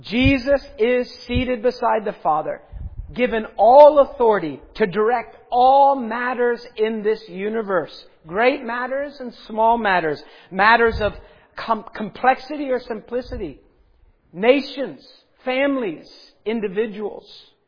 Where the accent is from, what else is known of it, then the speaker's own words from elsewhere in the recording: United States; Now, when I, you know, being an American, I look for one big old tower.